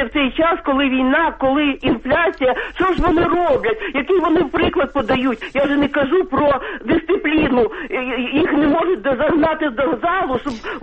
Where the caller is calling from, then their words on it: Kyiv, Ukraine; я з Києва.